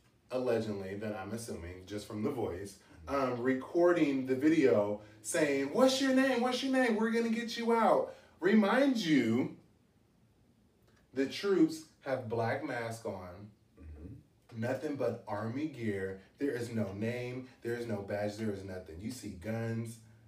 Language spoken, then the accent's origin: English; Portland, Oregon, United States; born there; also born or lived in Washington, D.C.; fun fact, I was born in Portland, Oregon. I say I'm from DC because that's when I felt like I was more of an adult.